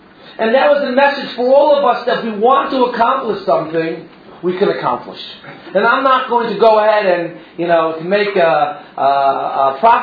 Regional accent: Chicago, Illinois, United States; So I grew up in Chicago. I could tell you that until I was 16 years old, I was a diehard Cup fan.

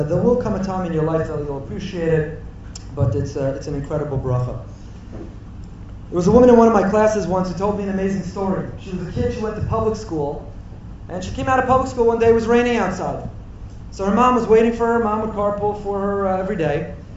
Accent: Teaneck, New Jersey, United States; I too remember fondly our high school days growing up in Teaneck

